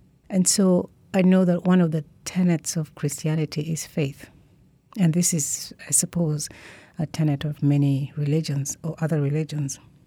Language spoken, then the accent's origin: English; Gulu, Northern Region, Uganda; Well, I'm from Northern Uganda. I'm an Acholi woman from Northern Uganda, and my hometown is Gulu.